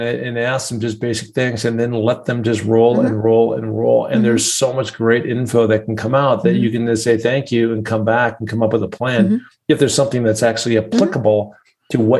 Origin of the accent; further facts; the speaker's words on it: Seattle, Washington, United States; I grew up in Seattle, so mm-hmm. it has a lot of mountains like Colorado.